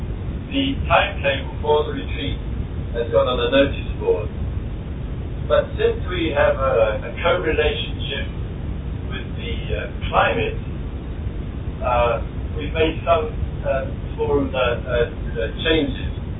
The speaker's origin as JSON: {"language": "English", "region": "England", "country": "United Kingdom", "said": "because I'm English, I think we must be the laziest group of in terms of learning foreign language."}